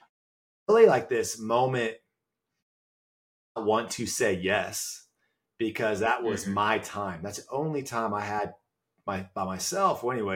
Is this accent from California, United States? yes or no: yes; California, United States; So I grew up in Southern California, all the way through college, actually through high school.